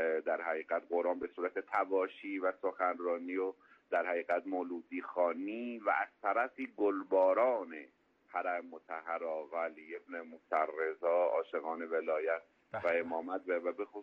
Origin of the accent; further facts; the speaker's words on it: Mashhad, Razavi Khorasan, Iran; من خودم حالا متولد شده مشهدم، بزرگ شده مشهدم